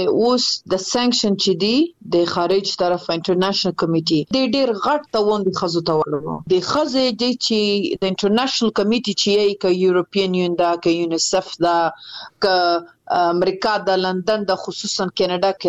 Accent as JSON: {"language": "Pashto", "country": "Afghanistan", "said": "په افتخار يم چې زه د افغانستان يم زه د وطن يم"}